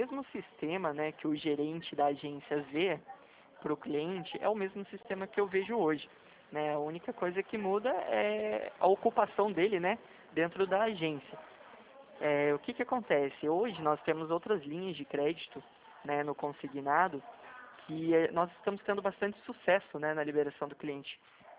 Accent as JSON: {"language": "Portuguese", "town": "São José dos Campos", "region": "São Paulo", "country": "Brazil", "said": "pessoalmente eu sou de São José dos Campos. sou um pouquinho longe."}